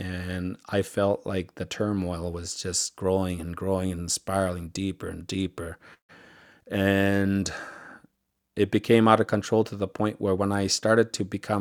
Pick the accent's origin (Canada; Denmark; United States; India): Canada; Quebec; also born or lived in Lachine; I went up north to go be with my biological grandparents, about 18 months old, and my bio mom, a residential school survivor, she was not ready to have any kids. She left me with my grandparents, and I was raised up there ever since.